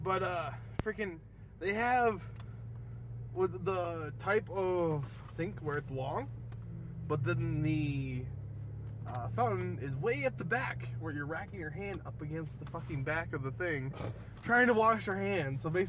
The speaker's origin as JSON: {"language": "English", "region": "Wisconsin", "country": "United States", "said": "Whether or not she realized I was from Wisconsin is a different story."}